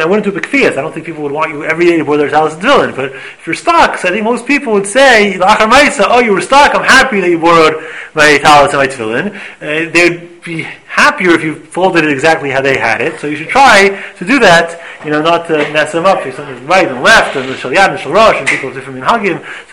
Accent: Montreal, Quebec, Canada; I grew up in Montreal, so in the winter, everybody has, like, you know, over their shoes, they have these little rubbers.

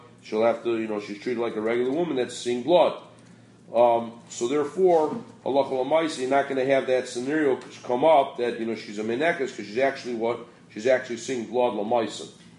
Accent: Midwest, United States; So, I'm from the Midwest.

